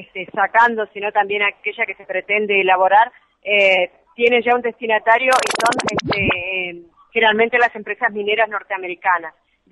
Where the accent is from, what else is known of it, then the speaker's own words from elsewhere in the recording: Patagonia, Argentina; el retornar a mi tierra, al sur, a la Puelgulimapu, allí en la Patagonia